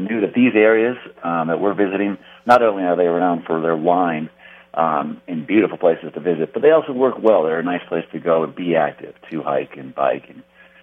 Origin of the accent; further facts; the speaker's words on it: Midwest, United States; moved away as an adult; now in Bozeman, United States; It isn't. I grew up in the Midwest, but moved here after graduating from college to explore the mountains and the vast wilderness that we have out here.